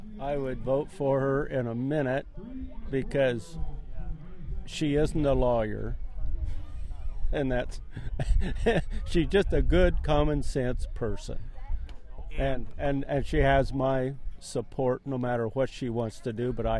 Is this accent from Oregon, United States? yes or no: yes; Monroe, Oregon, United States; I'm also from Monroe, Oregon.